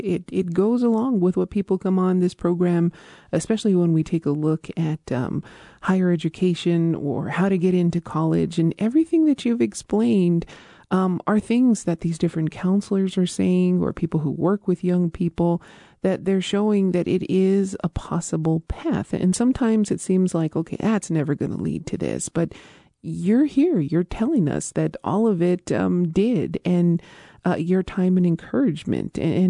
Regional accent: Isleta Pueblo, New Mexico, United States; from Isleta Pueblo.

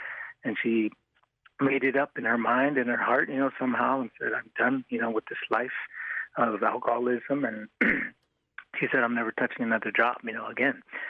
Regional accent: Montana, United States; So growing up in Crow on the res, you know, I kind of was surrounded

